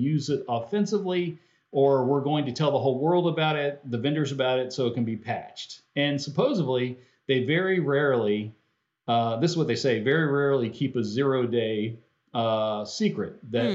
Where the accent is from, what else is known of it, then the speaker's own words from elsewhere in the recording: United States; maybe it's because I'm American, but I'm a proud American.